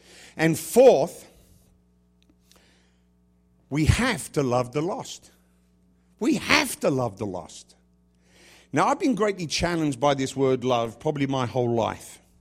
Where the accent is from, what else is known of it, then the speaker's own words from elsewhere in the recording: England, United Kingdom; now in United States; I came from a pretty good nation. And as an Englishman, I consider it a privilege to be an American.